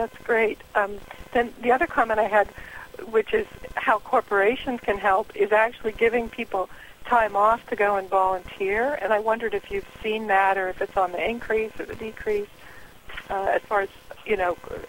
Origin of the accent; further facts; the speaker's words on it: Philadelphia, Pennsylvania, United States; I'm from Philadelphia